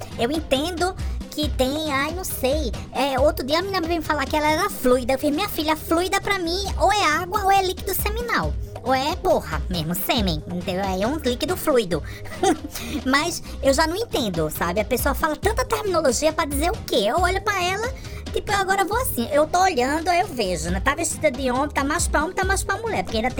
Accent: Northeast Region, Brazil; eu sou de uma época, eu venho de um lugar muito simples. Eu venho do Nordeste. Eu venho de uma época dos anos 70, 60

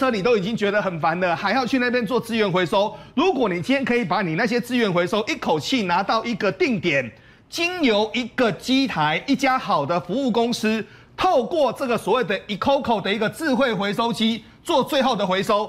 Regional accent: southern Taiwan, Taiwan; accent: Southern Taiwanese; 我们南部话之后

